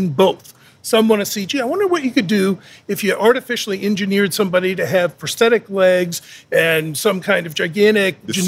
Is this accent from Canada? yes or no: no; Boston, Massachusetts, United States; I'm from Boston. We call him a jerk.